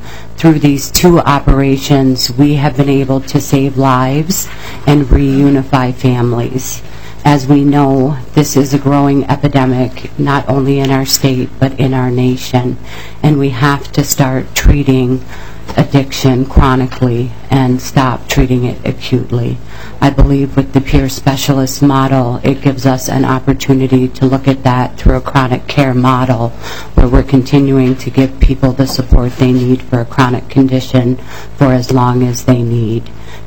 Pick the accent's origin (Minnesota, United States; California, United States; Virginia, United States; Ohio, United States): Minnesota, United States; Rochester; I'm from Rochester, Minnesota.